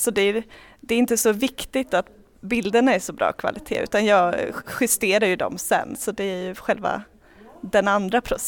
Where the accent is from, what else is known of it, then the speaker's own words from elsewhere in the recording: Östersund, Jämtland County, Sweden; jag är från Östersund och så ville jag prova på att bo utomlands.